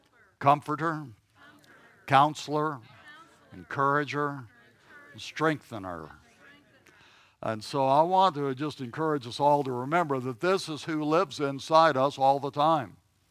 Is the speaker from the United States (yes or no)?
yes; the South, United States; I grew up in the South, and we had cold winters